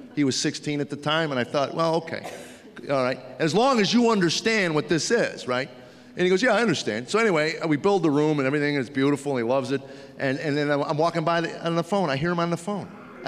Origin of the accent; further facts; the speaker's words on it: United States; Yeah, I grew up in America before the lawyers took over.